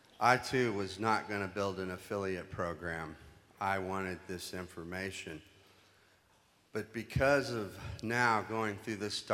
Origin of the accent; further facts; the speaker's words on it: Jacksonville, Florida, United States; now in Burbank, United States; I'm from Jacksonville, Florida. I also live in Burbank, California.